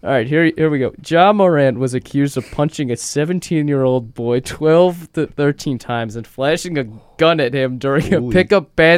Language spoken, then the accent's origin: English; New York, United States; Yeah, as a New Yorker, I'm not a Nets fan